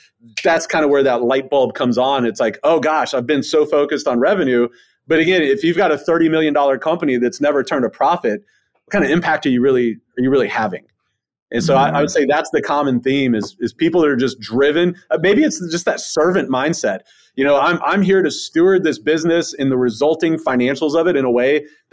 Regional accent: Alabama, United States; also born or lived in Florida; but I'm from Alabama. I'm from Northwest Florida. You know, I'm a simple guy.

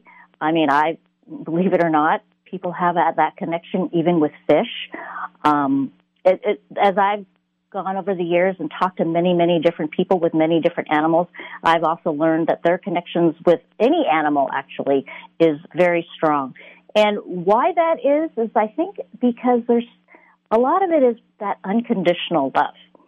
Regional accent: Seattle, Washington, United States; also born or lived in California; I lived in California, Southern Cal, for about 25 years, and I recently moved back to the Seattle area probably about 3.5 years ago. So back home.

